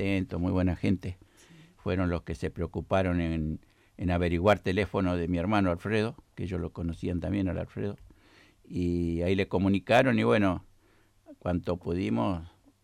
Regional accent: Jacinto Arau, La Pampa, Argentina; born there; Nosotros, hasta que yo nací en Jacinto Arau, era el número 11 de la familia.

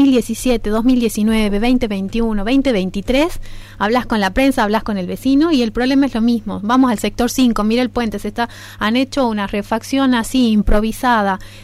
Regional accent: Rosario, Santa Fe, Argentina; me lo vas a contar a mí si soy de Rosario.

